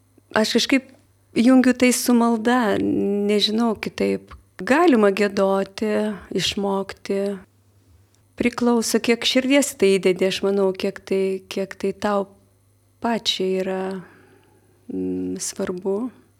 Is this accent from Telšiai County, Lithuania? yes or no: yes; Telšiai County, Lithuania; born there; Vieną seserį, mes gimėm tokiam vienkimį visai užkampyje, Plungės rajone, tikrai daug erdvės, daug gamtos ir daug dainų.